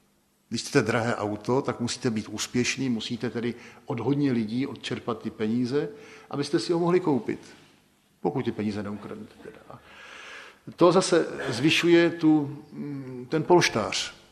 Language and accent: Czech; Prague, Czechia; jako kluk z Prahy 1 ze Soukenické, tady jsem se narodil na Štvanici